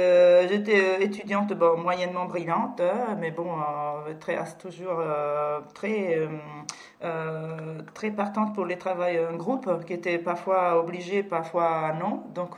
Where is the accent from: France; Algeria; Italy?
Italy; French is a second language; je suis italienne d'origine et j'ai fait mes études donc à Venise, à l'école d'architecture de Venise. Je vais avoir dans quelques jours 50 ans